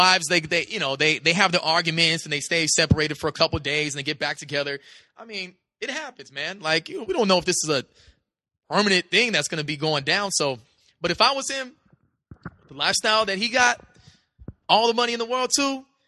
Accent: San Francisco, California, United States; it was in San Francisco, too, my hometown.

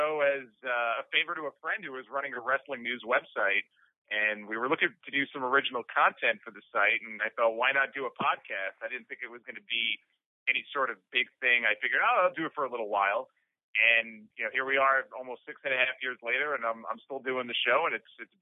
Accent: New York, United States; growing up in New York, I've been in New York my whole life, in that Northeast area, it was always, you know, WWF. It wasn't really NWA country.

